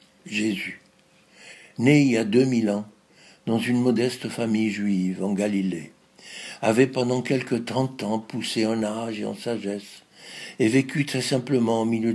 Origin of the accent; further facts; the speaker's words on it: Alexandria, Alexandria Governorate, Egypt; also born or lived in Cairo; ma première communion à l'église du Sacré-Cœur d'Alexandrie a façonné mon enfance italienne à Alexandrie, ville cosmopolite par excellence. Ensuite, elle s'est poursuivie au Caire, où ma famille s'était réfugiée à partir des années 1940.